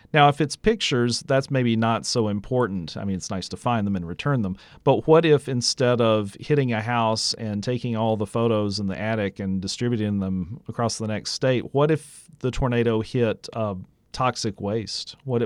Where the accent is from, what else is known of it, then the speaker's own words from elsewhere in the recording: Birmingham, Alabama, United States; I was watching the Weather Channel do live broadcasts from my hometown of Birmingham, Alabama